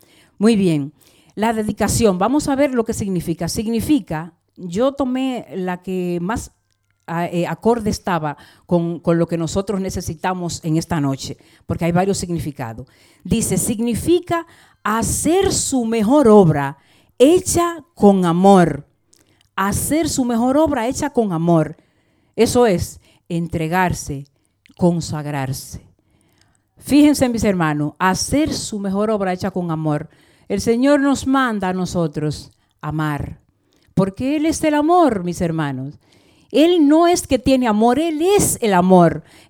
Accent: Dominican Republic; hace muchos años escuché en mi país, en República Dominicana

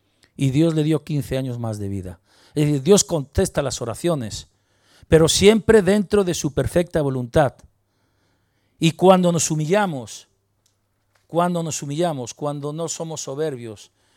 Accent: Spain; Y eso quiere decir que da pena, ¿no? Para nosotros los que somos españoles.

